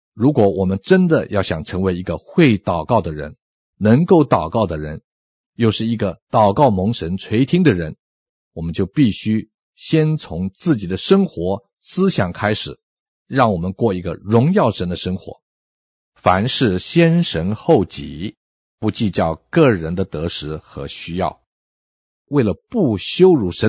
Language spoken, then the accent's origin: Chinese; China; 我们中国人有一句话说，言为心声